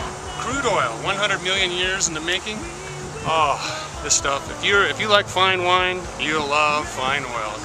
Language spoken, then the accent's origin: English; Seattle, Washington, United States; Seattle, Washington.